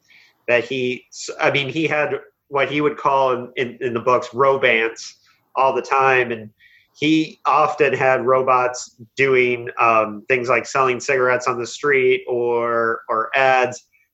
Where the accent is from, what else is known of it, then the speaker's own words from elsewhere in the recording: Indiana, United States; I'm from Indiana.